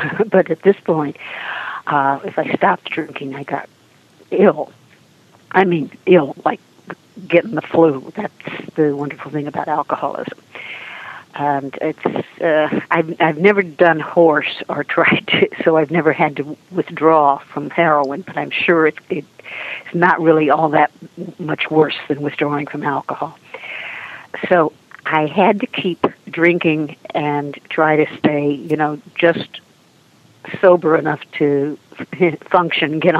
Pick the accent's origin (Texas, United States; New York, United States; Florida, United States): Texas, United States; well, of course I can handle a snake. I grew up in Texas.